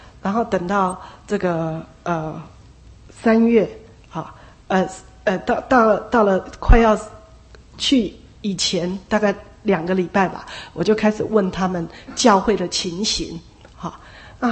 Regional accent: Taipei, Taiwan; 我在台北长大的，在家中除了跟父母讲台语以外，连跟兄弟姐妹很多都是讲国语的。哦，那26岁就去新竹了，更是什么都是讲国语的

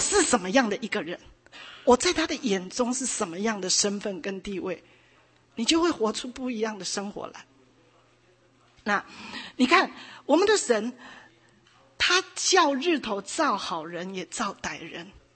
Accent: China; 你知道我们中国人哈，一讲到十字架哈，我们常常就想到受苦，好苦好苦，对不对？

